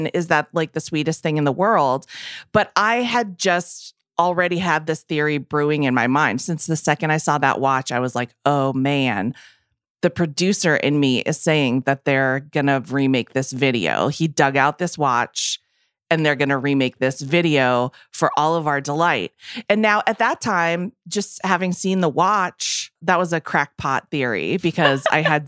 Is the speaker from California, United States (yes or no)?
no; Massachusetts, United States; Yeah, I root for Ben. I feel like, you know, because we're both from Massachusetts